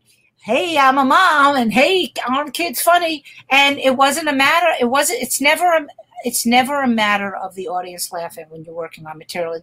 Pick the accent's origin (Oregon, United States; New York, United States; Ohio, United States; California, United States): New York, United States; Brooklyn; I mean, I'm from Brooklyn, but for me to schlep to fucking Brooklyn to do a show.